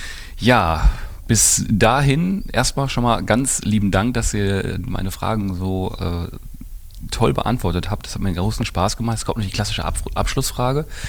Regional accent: Essen, North Rhine-Westphalia, Germany; ich als Essener

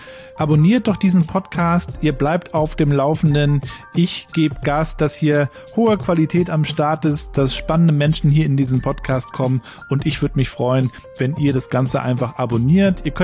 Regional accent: Mecklenburg-Vorpommern, Germany; Wobei das ja bei uns in Mecklenburg-Vorpommern gar nicht so verbreitet ist.

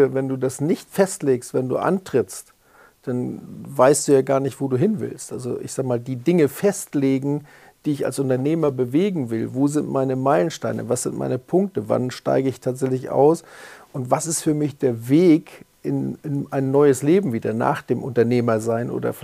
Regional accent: Kiel, Schleswig-Holstein, Germany; born there; Ich bin geboren 1965 in Kiel

